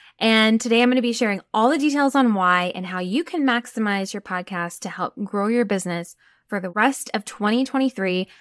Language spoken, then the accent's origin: English; Texas, United States; y'all, I'm from Texas, so I can say y'all.